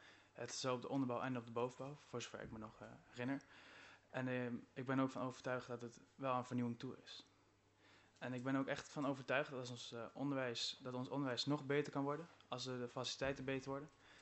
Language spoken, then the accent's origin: Dutch; Valburg, Gelderland, Netherlands; En ik kom uit Valburg en leef dus ook in de Overbetuwe, gemeente Overbetuwe.